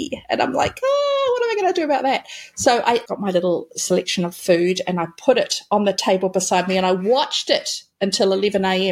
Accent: New Zealand; now in Melbourne, Australia; I live in Melbourne, but I'm actually a Kiwi, if you can hear that in my voice.

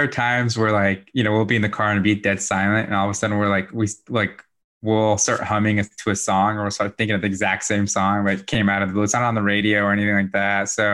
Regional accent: Bosnia & Herzegovina; also born or lived in Germany; now in United States; So I'm originally from Bosnia, from Europe. So I immigrated to the States back in 1997.

